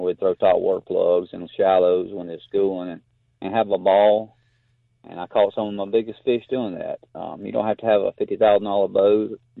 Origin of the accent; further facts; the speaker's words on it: Augusta, Georgia, United States; born there; now in Lincoln, United States; I was born in Augusta, but my granddaddy had a place on the lake up here in Lincoln since 1965. And since then, I've moved up here and I live on the lake now.